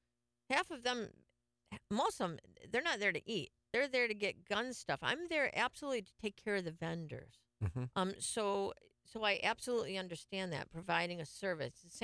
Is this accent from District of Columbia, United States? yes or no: no; Detroit, Michigan, United States; So, because I'm from Detroit.